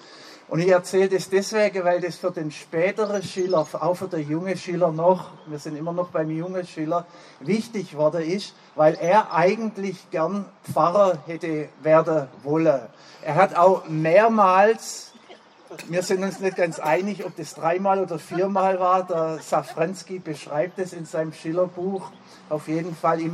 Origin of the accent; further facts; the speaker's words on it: Schorndorf, Baden-Württemberg, Germany; also born or lived in Besigheim; Oder meine Heimat eigentlich nicht, meine Heimat ist Schorndorf. Aber ich war 12 Jahre in Bäsigheim, das ist im Kreis Ludwigsburg, genau.